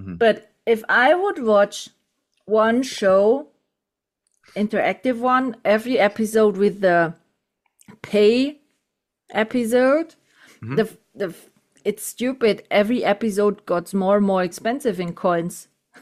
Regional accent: Germany; English is a second language; I have a big castle here in my hometown, and I shoot it with a French production, French movie in my hometown castle.

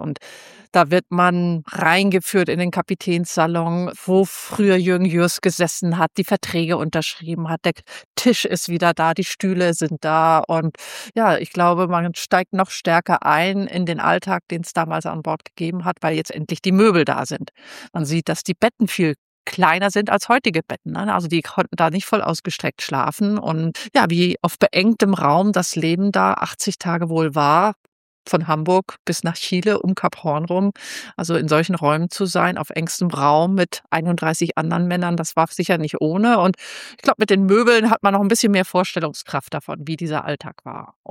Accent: Zurich, Switzerland; also born or lived in Rendsburg; now in Germany; denn ich bin in Zürich geboren, in der Schweiz und auch da aufgewachsen.

